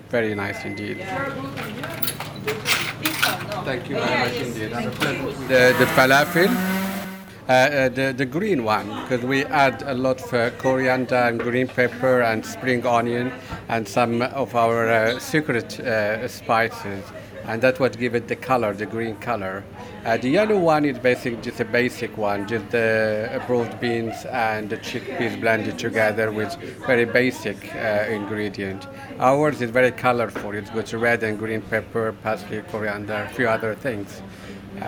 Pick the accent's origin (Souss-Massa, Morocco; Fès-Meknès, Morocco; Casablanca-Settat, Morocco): Casablanca-Settat, Morocco; Casablanca; now in London, United Kingdom; the proprietor of Fresco Au Naturel. I come from Morocco, Casablanca. I was born there, and I've been in London for the last 30 years.